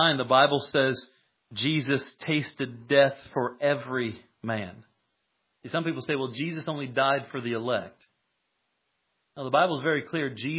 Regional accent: Indiana, United States; Little kid growing up in Greene County, Indiana, where there's more cows than people. A town of 1,000 people, and we live 6 miles outside of town.

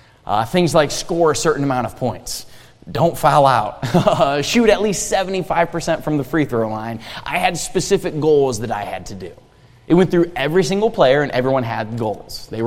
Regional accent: Cleveland, Ohio, United States; Originally, I'm from Cleveland, Ohio.

